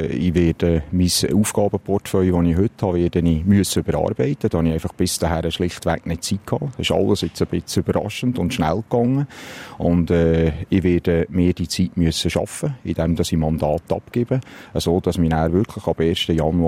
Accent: Bern, Switzerland; Also, ich bin auf dem Bauernhof aufgewachsen, im Seeland. Und bin nach einer ins Berner Oberland, auf Steffisburg umgezogen.

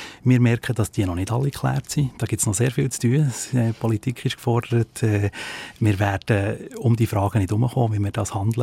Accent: Switzerland; Man darf nicht vergessen, dass wir bei uns in der Schweiz wunderbar zum Beispiel aus den Bergen raus arbeiten können.

